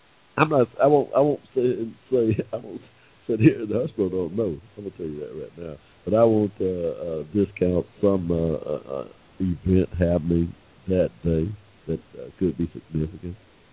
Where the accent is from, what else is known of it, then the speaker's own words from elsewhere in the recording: Georgia, United States; I mean, in 1845, when I was born here in Georgia, I had no 14th Amendment rights, period, y'all.